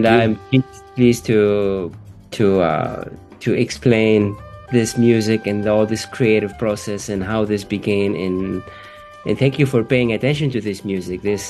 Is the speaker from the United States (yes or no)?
no; Tunisia; I was born in Tunisia and grew up in Tunisia.